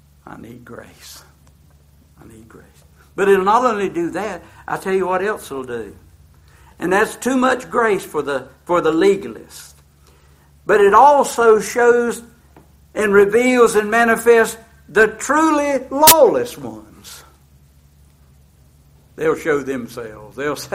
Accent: North Carolina, United States; I'm from North Carolina. We have a lot of sayings.

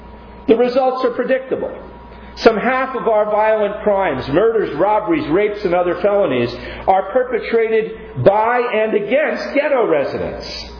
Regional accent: New Jersey, United States; I'm a Texan now. Actually, from New Jersey and now Texas, I'm still a Jerkson.

